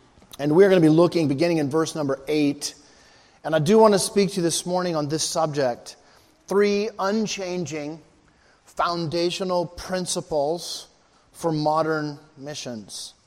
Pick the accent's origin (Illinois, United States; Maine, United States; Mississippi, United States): Maine, United States; Rockland; born there; I was born in Maine, in the city of Rockland, and so all my family are Mainers, and so we have our roots firmly here in New England.